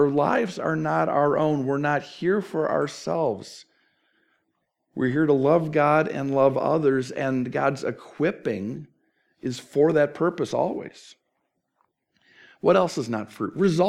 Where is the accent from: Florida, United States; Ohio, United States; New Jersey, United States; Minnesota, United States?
Minnesota, United States; Growing up in Minnesota, we had two apple trees in our backyard.